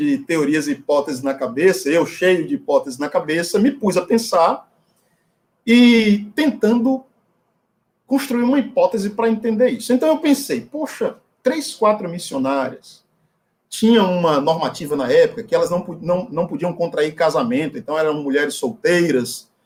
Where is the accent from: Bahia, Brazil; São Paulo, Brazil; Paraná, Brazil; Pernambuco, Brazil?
Bahia, Brazil; Muritiba; Cheguei na minha cidade, em Muritiba, marquei uma consulta com o maior clínico geral que tem lá na minha cidade